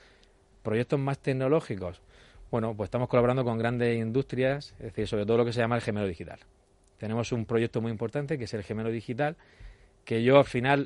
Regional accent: Cartagena, Region of Murcia, Spain; accent: Murcian; mi acento se nota que soy de Cartagena, de Murcia, no, eso no lo puedo cambiar. Y estoy orgulloso completamente de esa parte.

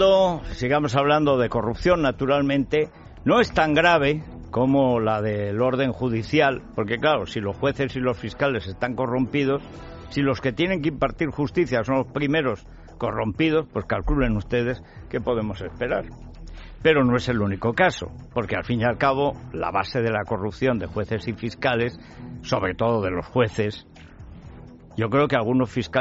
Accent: Spain

